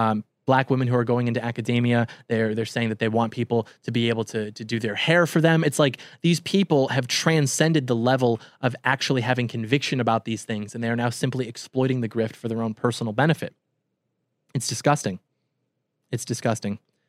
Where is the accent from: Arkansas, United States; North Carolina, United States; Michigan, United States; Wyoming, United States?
Michigan, United States; I grew up 15 minutes outside of Detroit